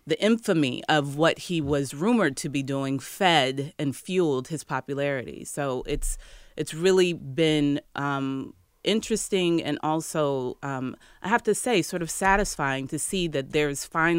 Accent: Chicago, Illinois, United States; is from Chicago, my hometown, and I've been hearing about … since I was in high school.

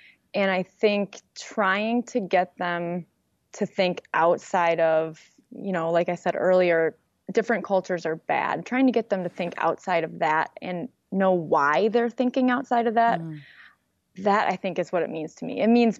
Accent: Dearborn, Michigan, United States; It was just interesting for me coming from Dearborn as my hometown to hear someone say, you know, my parents don't want me to be there.

